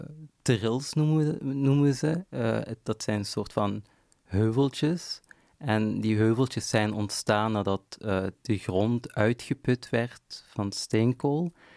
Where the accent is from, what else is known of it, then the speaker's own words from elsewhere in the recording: Genk, Limburg, Belgium; ik ben in Genk geboren en getogen, dus ik ben op wandelafstand woon ik van zo'n landschap.